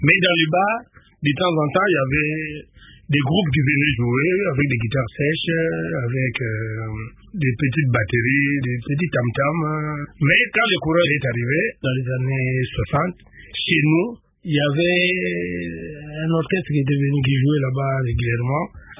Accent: Kinshasa, DR Congo; born there; Barumbo, il n'y avait pas de courant. Il n'y avait pas d'eau courante non plus dans les parcelles.

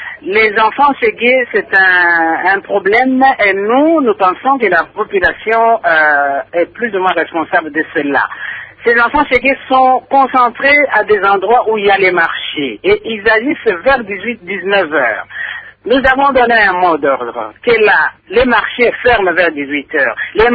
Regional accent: DR Congo; en tant que responsables et en tant que Congolais, tout simplement

